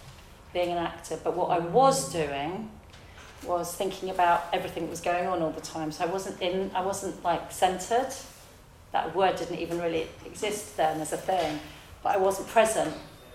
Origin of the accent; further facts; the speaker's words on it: Croydon, London, United Kingdom; they were all from North London, they were all really cool, and I was from Croydon.